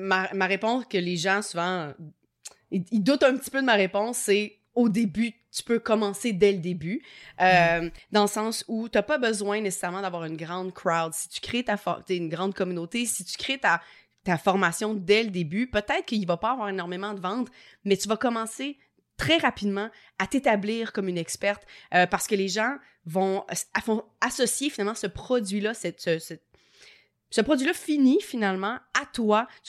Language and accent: French; Quebec, Canada; accent: Québécois; j'amène mon petit accent québécois sur ton podcast de temps en temps